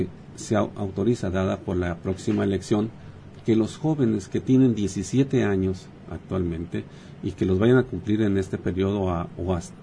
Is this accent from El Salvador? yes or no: no; Mexico; Como mexicanos tenemos un acta de nacimiento, ese sería un primer requisito en original.